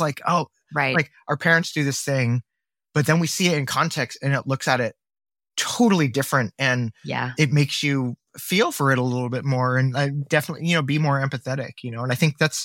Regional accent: Midwest, United States; It's just funny that how that changed, where I think when we were growing up in the Midwest, you couldn't just go somewhere and get pho, right?

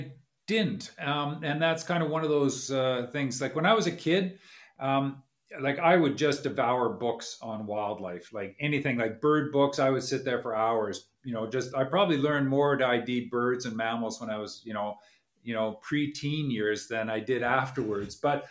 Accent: Vancouver, British Columbia, Canada; I grew up in Vancouver.

